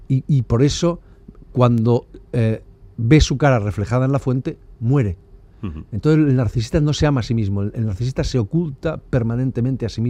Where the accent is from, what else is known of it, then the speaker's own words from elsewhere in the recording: Spain; sobre lo que somos los españoles en particular también.